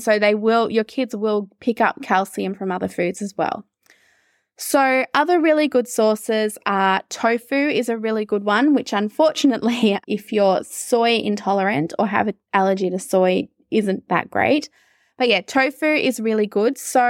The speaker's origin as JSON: {"language": "English", "country": "Australia", "said": "as an Australian"}